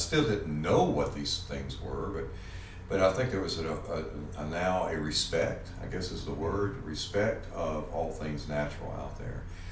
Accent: Nashville, Tennessee, United States; No, I grew up in West Nashville in suburbia.

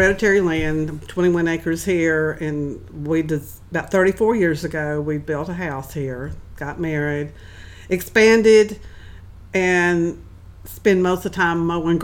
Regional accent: Athens, Tennessee, United States; And then my father and mother had family in Athens, and we was raised in Athens, Tennessee.

